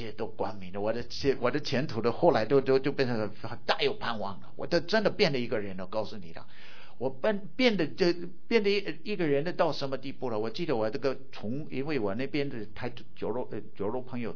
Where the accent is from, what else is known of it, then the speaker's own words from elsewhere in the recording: United States; Chinese is a second language; 因为我本来是美国土生土长的